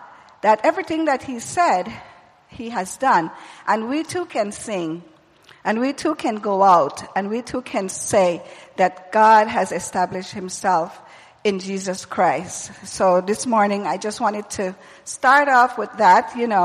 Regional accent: Belize; born there; also born or lived in America; 12 of those years, I worked in Belize as a missionary. And Belize is my birth country. I was born in Belize. I lived more years in America than I lived in Belize.

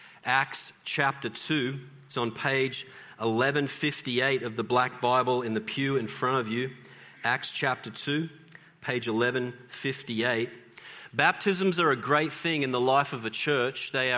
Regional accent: Australia; The little church that I grew up in Australia

